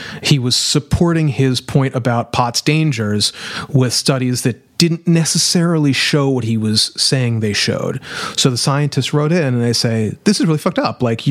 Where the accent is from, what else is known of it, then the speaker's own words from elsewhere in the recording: New Orleans, Louisiana, United States; You know, I'm from New Orleans.